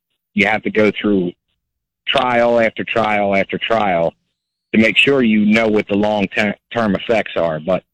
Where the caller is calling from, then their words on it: Milford, United States; in Milford.